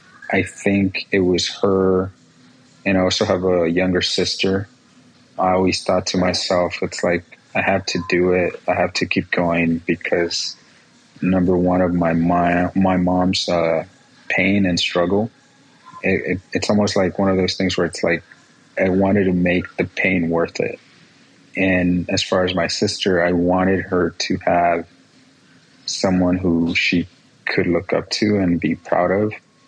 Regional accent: Guerrero, Mexico; But I was born in Mexico, as I know you were. I was born in Guerrero, Mexico, which is a very poor town. It has a lot of violence, unfortunately, not only the state, but also, you know, the part I'm from. I think we had, you know, a population of maybe 3,000 people

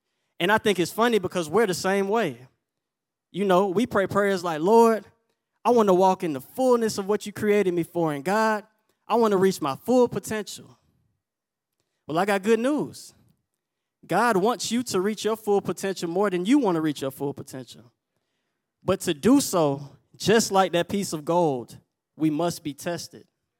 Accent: the South, United States; growing up in the South, when you ask someone like, man, are you a Christian? You know, we quit to respond like, man, I grew up in the church, man.

